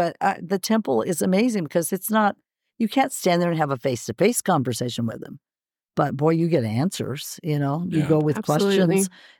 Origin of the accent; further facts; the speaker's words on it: Junction City, United States; When I was growing up in Junction City, we used to we played outside all the time.